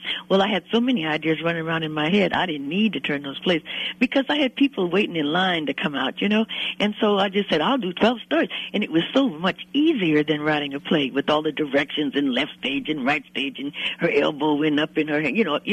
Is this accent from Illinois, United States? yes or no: no; Berkeley, California, United States; born there; also born or lived in Texas; now in Oakland, United States; In Oakland, California. That's my home. I was born in Berkeley, and I moved to Texas for several years to get away from distractions, but the heat ran me out of Texas.